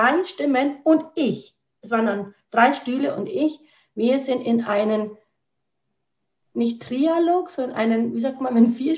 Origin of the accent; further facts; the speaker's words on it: India; aber ich kann mit Stolz sagen, ich bin Inderin.